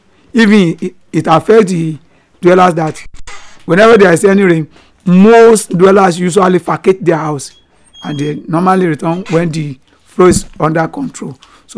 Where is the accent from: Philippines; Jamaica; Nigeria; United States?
Nigeria; Ibadan, Oyo; I came from Olunloyo, exactly as Ayidari Premier General Olunloyo Ibadan.